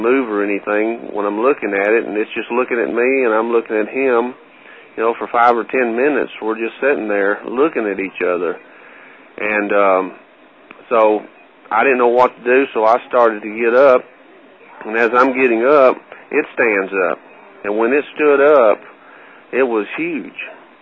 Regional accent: Louisiana, United States; I was telling Marco today when I was talking to him, you know, that I was raised up in Louisiana. So I know what alligator tracks look like.

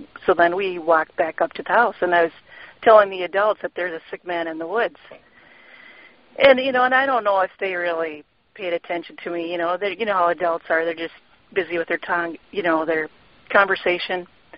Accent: Minnesota, United States; I grew up in Minnesota, northwest Minnesota

